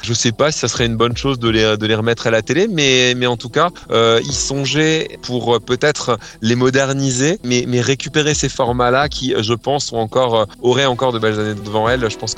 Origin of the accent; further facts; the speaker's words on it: Grand Est, France; je viens d'Alsace et dans l'Est de la France